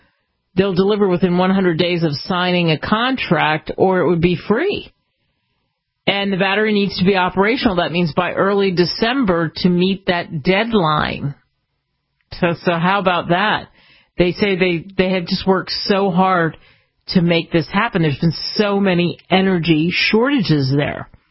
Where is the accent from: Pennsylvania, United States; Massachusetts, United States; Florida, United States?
Pennsylvania, United States; Philadelphia; And because I grew up in Philly, and so we had the American history there.